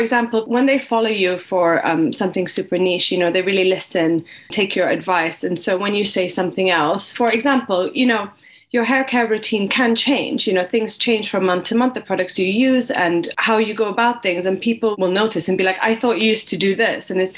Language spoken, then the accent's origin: English; Gambia; also born or lived in Sweden; now in London, United Kingdom; Well, London is home now. It has been for 8 years. But prior to London, I lived in Sweden and I was born and raised in the Gambia.